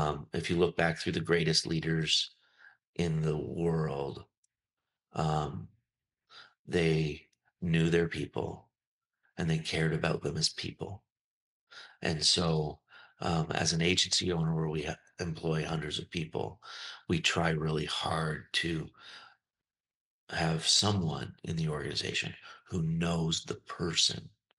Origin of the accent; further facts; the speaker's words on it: Canada; And, you know, growing up in Canada, Canada's a multicultural mosaic.